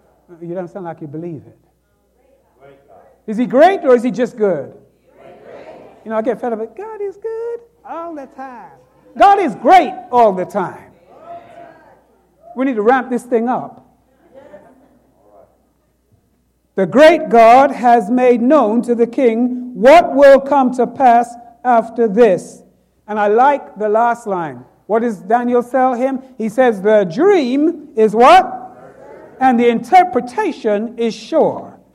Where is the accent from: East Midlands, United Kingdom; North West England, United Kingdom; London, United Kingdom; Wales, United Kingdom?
London, United Kingdom; what happened in my hometown of London, England, just a few weeks ago